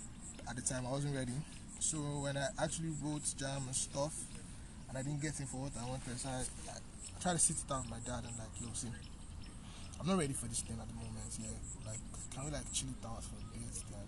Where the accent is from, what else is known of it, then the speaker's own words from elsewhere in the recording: Lagos, Nigeria; And growing up in Lagos now, you know, there's this thing we used to do.